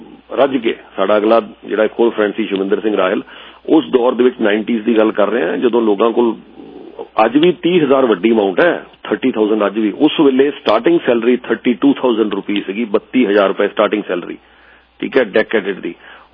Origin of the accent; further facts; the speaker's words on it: Punjab, India; ਮੈਂ ਵੀ ਪੰਜਾਬ ਤੋਂ ਹੀ ਹਾਂ